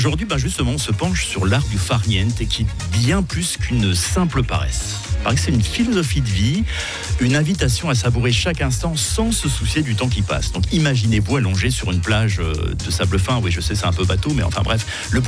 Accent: Switzerland; Et nous en avons à revendre chez nous en Suisse.

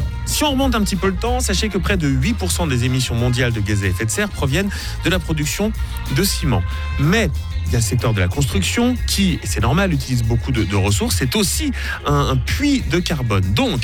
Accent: Switzerland; c'est chez nous en Suisse que ça se passe

